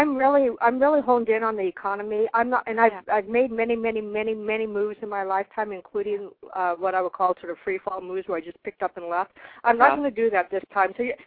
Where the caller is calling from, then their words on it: Washington, United States; I'm calling from Washington State.